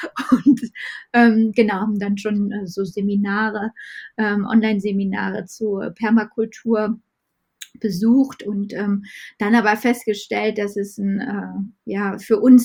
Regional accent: Düren, North Rhine-Westphalia, Germany; wir kommen beide hier aus Düren, ja, Richtung zwischen Köln und Aachen liegt das, also sehr westlich in Deutschland

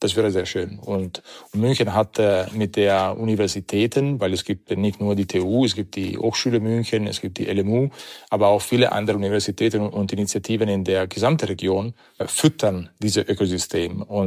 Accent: Modena, Emilia-Romagna, Italy; German is a second language; now in Germany; Ich komme aus Emilia-Romagna, so ja. Modena, die Ecke. Sehr bekannt für Maranello und die Ferrari.

